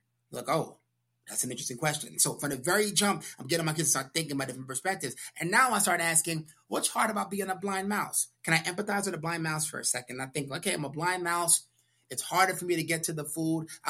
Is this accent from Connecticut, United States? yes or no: no; Brooklyn, New York, United States; I don't know a lot about the life of farmers because I grew up in Brooklyn, New York.